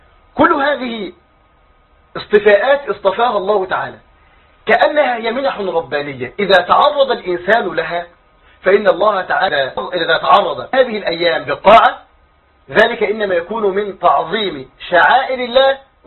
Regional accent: Egypt; لكن هل الصلاة في أي مسجد من المساجد عندنا في مصر حفظها الله من كل سوء كالصلاة في بيت الله الحرام؟

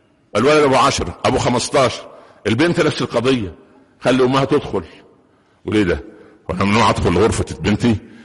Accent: Minya Governorate, Egypt; كانت عند مدينة عندنا في المنيا اسمها البهنسة مدينة صغيرة كده جنب بني مزار قرية

